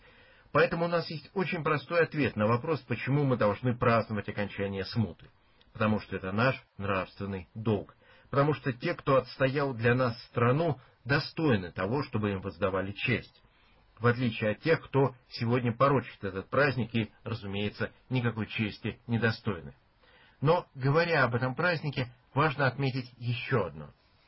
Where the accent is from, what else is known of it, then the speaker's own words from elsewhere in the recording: Russia; born there; Наша благодарность промыслу Божию за то, что мы родились в России, за то, что мы говорим по-русски, за то, что мы унаследовали славу наших предков и более всего за то, что мы восприняли бесконечно драгоценное сокровище православной веры